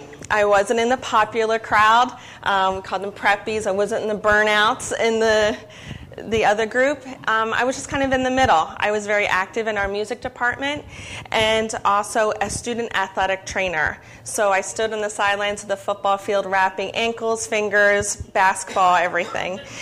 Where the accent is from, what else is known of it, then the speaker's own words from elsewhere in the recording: Mercerville, New Jersey, United States; I grew up here in Mercerville. I went to Mercerville, Grice, Nottingham High School.